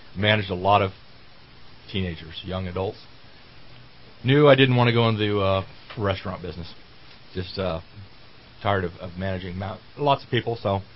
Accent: California, United States; Well, I was born in the Red Bluff and grew up in the North State, so I've been here all my life.

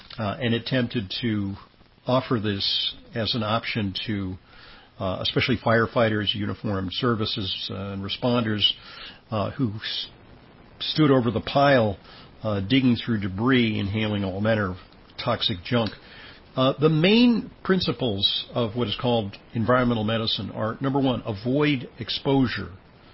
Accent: New York, United States; I'm a New Yorker, and I witnessed it.

